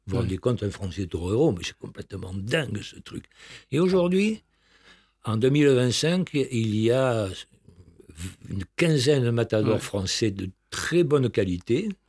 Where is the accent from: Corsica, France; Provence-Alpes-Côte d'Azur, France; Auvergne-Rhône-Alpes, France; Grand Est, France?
Auvergne-Rhône-Alpes, France; En fait, si on était exact, je ne devrais pas … puisque je suis auvergnat.